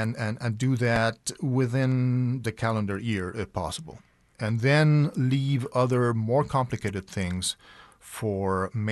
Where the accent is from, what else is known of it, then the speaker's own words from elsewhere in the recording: Texas, United States; And I'm saying this as a Texan.